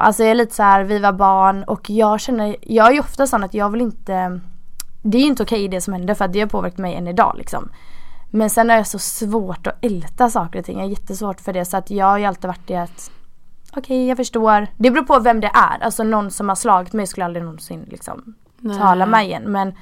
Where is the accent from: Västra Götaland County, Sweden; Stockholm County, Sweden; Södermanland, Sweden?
Västra Götaland County, Sweden; Gothenburg; jag växte upp i förorten så jag är uppvuxen i Kortrala, ligger vi precis vid Bergsjön i Göteborg.